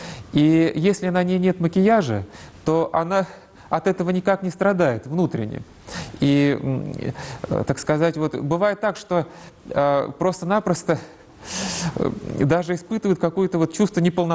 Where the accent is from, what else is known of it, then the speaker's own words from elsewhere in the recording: Orenburg Oblast, Russia; вот в родных краях, откуда я происхожу, там деревня, и построен храм в честь блаженной Матроны Московской. Это под Оренбургом.